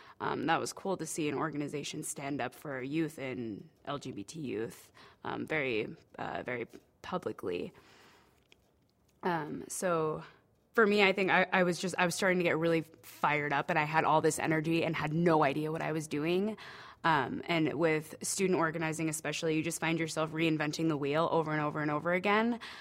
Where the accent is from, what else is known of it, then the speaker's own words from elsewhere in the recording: Spokane, Washington, United States; And I grew up on the South Hill, which is actually, it's kind of like a weird conservative little pod in Spokane as opposed to downtown.